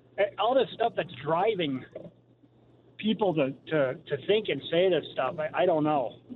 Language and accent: English; Massachusetts, United States; you know, I'm from Massachusetts, and I hate to say it, but I don't feel like my vote counts for the presidency.